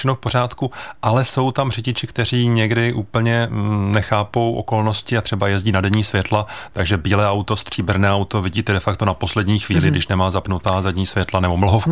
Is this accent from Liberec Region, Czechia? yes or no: no; Pardubice, Pardubice Region, Czechia; now in Krkonoše, Czech Republic; Já jsem Krkonošák už, přestože jsem původem Pardubák, tak už 25 let žiju v Krkonoších.